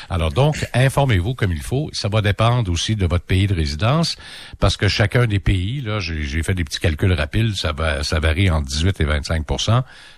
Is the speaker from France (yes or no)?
no; Quebec, Canada; parce que les règles sont différentes de chez nous au Québec